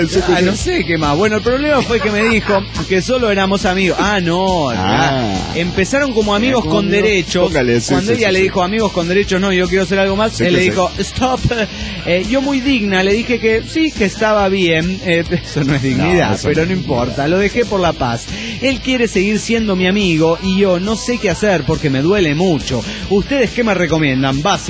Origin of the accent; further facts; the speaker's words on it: Morelia, Michoacán, Mexico; de Morelia, Michoacán.